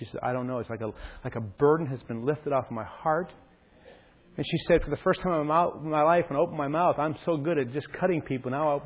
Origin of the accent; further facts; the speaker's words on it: United States; I'm an American, I admit it.